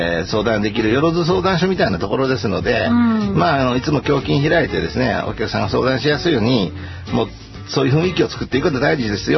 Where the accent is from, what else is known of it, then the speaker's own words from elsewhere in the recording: Kansai, Japan; まあ基本的には関西人ですから、商売はお金銭ですからね